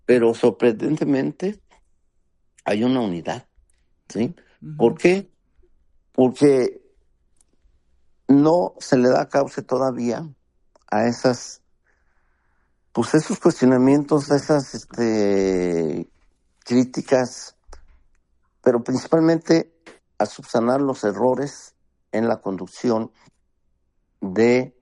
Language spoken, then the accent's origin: Spanish; Texcoco, State of Mexico, Mexico; Toda mi vida he estado en el Estado de México. Nací en el Estado de México, nací en Texcoco, desde aquí te estoy contestando la llamada.